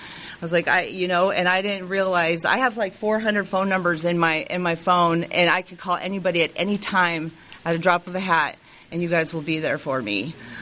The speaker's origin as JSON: {"language": "English", "town": "Denver", "region": "Colorado", "country": "United States", "said": "And I'm from Denver, and I was planning on coming here already."}